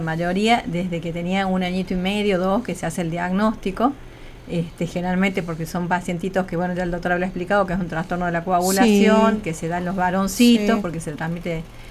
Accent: Catamarca, Argentina; also born or lived in Córdoba / Buenos Aires; soy de acá de Catamarca, que fui a formarme inicialmente como médica en Córdoba, y después me quedé ahí haciendo la residencia de pediatría, y después fui a Buenos Aires a hacer hemato-oncología pediátrica

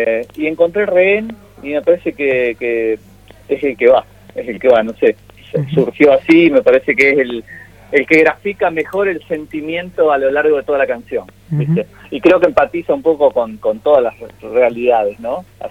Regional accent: San Cristóbal, Argentina; yo soy de San Cristóbal y allá había un programa

